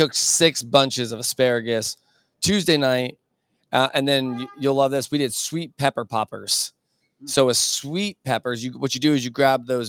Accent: San Diego, California, United States; My hometown is San Diego, just so we're clear.

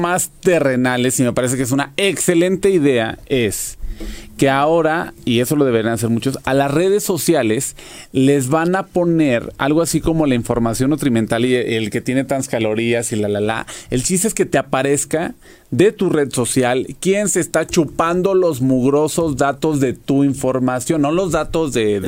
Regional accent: Mexico; como buen mexicano, siempre encontrando cómo darle la vuelta

